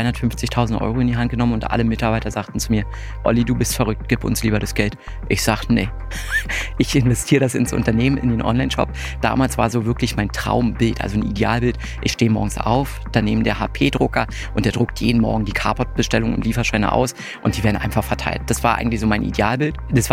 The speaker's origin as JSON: {"language": "German", "region": "Brandenburg", "country": "Germany", "tie": "born or raised there", "said": "Ja, ich bin aus dem Berliner Umland groß geworden"}